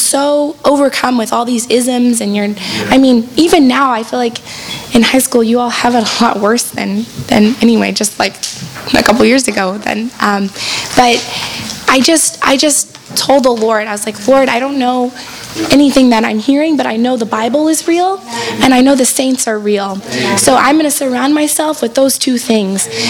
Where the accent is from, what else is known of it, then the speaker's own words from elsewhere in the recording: the South, United States; I'm not from this area. I'm from the South. And if you've ever been to the South, it's a lot different than this area. And when I came to school up here, I really had a culture shock